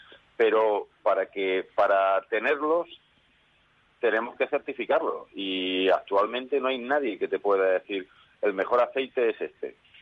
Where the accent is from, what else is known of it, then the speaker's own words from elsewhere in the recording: Jaén, Andalusia, Spain; de aquí, de la tierra de Jaén, de donde yo soy